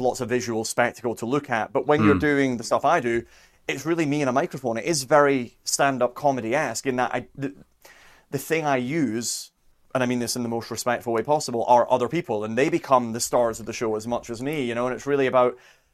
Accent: Scotland, United Kingdom; I grew up near Edinburgh. So I had the Edinburgh Festival on my doorstep my entire life, right?

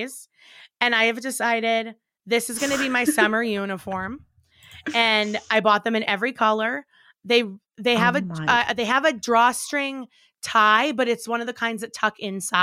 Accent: Ireland; I'm Irish. I'm not a celebrity. I'm just Irish.

